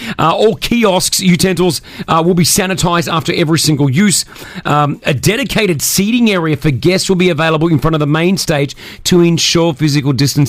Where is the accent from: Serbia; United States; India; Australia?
Australia; Growing up in Australia, we had the one, the only, it was called the Wide World of Sports.